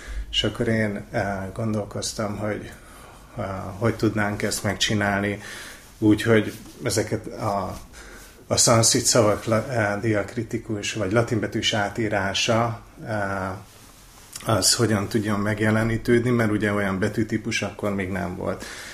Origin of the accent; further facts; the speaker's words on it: Miskolc, Borsod-Abaúj-Zemplén, Hungary; Miskolcon laktam, ott születtem